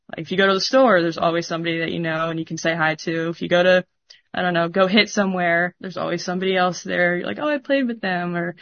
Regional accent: Katy, Texas, United States; Well, I'm from Katy, Texas, which is about an hour west of Houston. So I was always a Texans fan growing up.

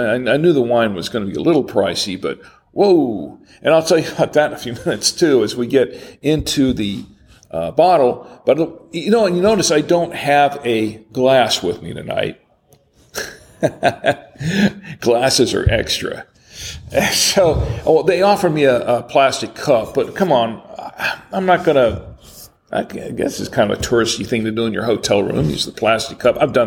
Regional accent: Orlando, Florida, United States; now in Charlotte, United States; Actually, we're just outside of Universal Studios in Orlando, Florida. My hometown, pretty much. And where I've lived for 35 years.

